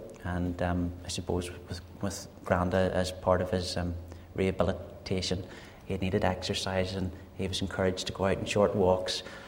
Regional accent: Cookstown, Northern Ireland, United Kingdom; I'm originally from just outside Cookstown, and I was brought up and reared in Cookstown Free Presbyterian Church.

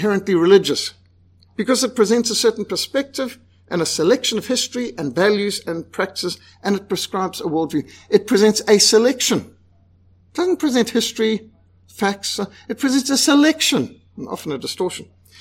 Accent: Bulawayo, Zimbabwe; I was brought up in Bulawayo, Rhodesia

